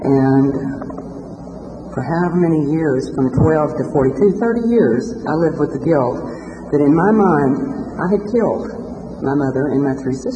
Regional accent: Grand Prairie, Texas, United States; I grew up in Grand Prairie, Texas. And I moved to Dallas, which Grand Prairie being a suburb of Dallas.

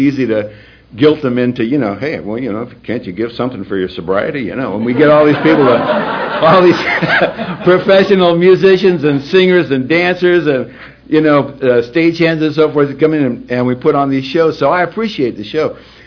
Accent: Tujunga, California, United States; I'm from Tujunga, California.

